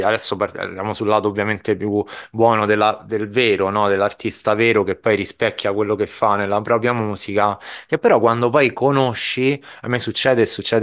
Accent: Rome, Lazio, Italy; io sono di Roma

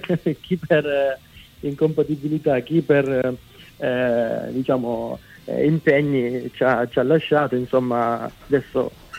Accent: San Giorgio Morgeto, Calabria, Italy; now in Lombardy, Italy; si sente sicuramente dal mio accento. Io vengo dalla Calabria, in provincia di Reggio Calabria, un paesino di 2500 anime che si chiama San Giorgio Morgeto.

